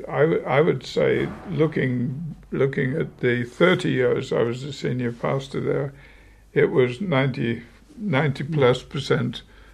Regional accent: United Kingdom; now in United States; being a Brit myself

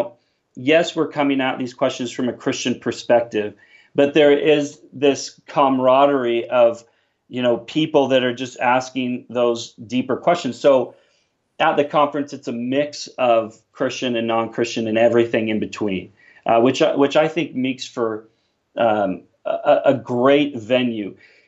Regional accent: Portland, Oregon, United States; moved away as an adult; now in Canada; Well, I'm actually from Portland, Oregon, and so I've actually been living in Canada now for 19 years, and I came here when I was 19

